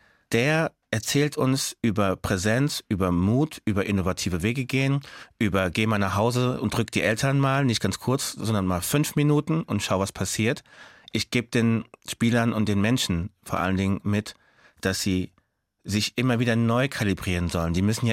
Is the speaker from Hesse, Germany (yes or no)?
yes; Frankfurt, Hesse, Germany; Es ist eine Ehre, hier zu sein, als Frankfurter Bub bei dir zu sein.